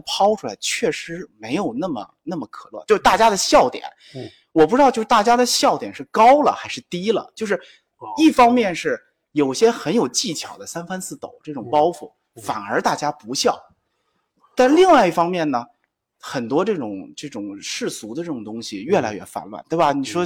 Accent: Beijing, China; 因为我其实我是北京土生土长的

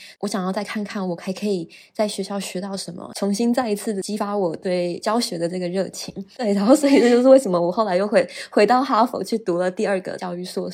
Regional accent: Canada; 我在加拿大长大，我的大学本科跟第一个硕士也都是在加拿大英属哥伦比亚大学 University of British Columbia 完成的。

